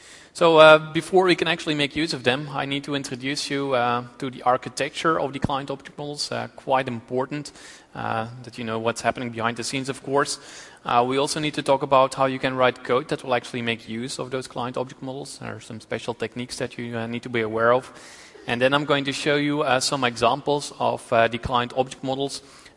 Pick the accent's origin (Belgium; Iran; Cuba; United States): Belgium; English is a second language; I'm from Belgium. I work at UTU over there, and we do some .NET and SharePoint training.